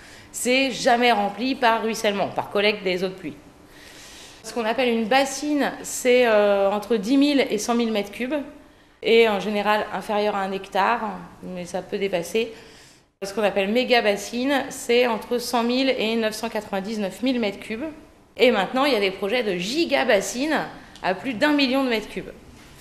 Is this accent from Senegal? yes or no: no; Poitiers, Nouvelle-Aquitaine, France; Moi, je suis du Clain de Poitiers, du bassin du Clain.